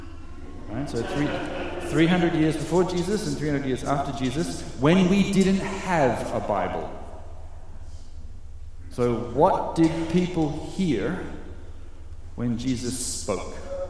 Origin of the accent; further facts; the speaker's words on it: Australia; now in Israel; you might have detected from my accent that I don't come from around here. But it's an honor to be able to speak to you without an accent today, as you all have the accents. What is a good Australian boy doing in Jerusalem